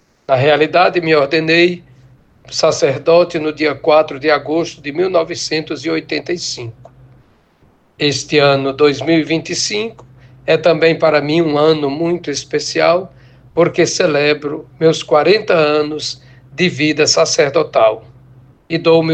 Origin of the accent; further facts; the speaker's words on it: Monsenhor Hipólito, Piauí, Brazil; Nasci em Monsenhor Hipólito, fui sempre assistido na minha vocação, a formação, o acompanhamento vocacional, sempre aqui na Diocese de Picos.